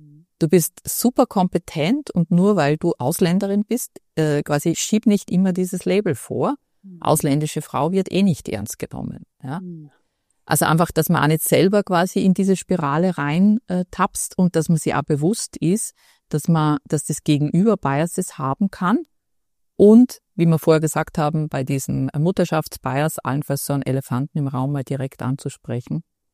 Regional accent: Austria; als Österreicherin ist es ja noch relativ nahe

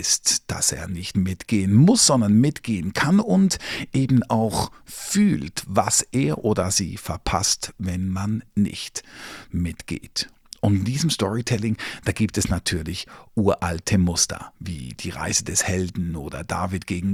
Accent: Zurich, Switzerland; ich komme aus Zürich, habe hier lange beim Radio gearbeitet

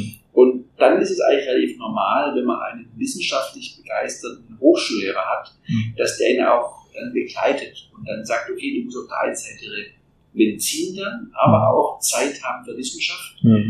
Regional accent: Nürtingen, Baden-Württemberg, Germany; bin ich erstmal in meinen Heimatort in Nürtingen

